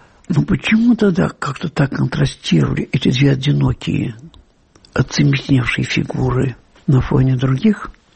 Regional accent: Saint Petersburg, Russia; also born or lived in Belarus; Я родился в Белоруссии, было полгода, перед чем я переехал в Петроград.

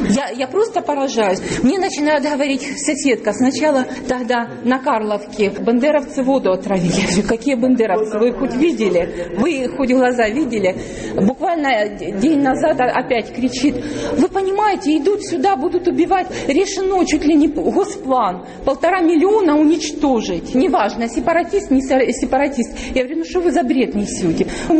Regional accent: Ukraine; Я родилась на Украине, я украинка. И из-за того, что я поддерживаю Украину, меня называют бандеровкой. Один раз я была только на Западной Украине, я там не жила. У меня папа из Днепропетровской области.

